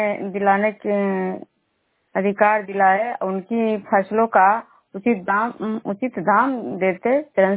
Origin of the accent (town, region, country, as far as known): Khujra, Bihar, India